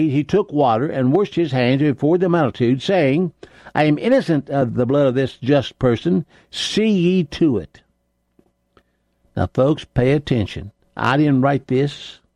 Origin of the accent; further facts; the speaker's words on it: West Virginia, United States; I'm an American. I'm also a West Virginian.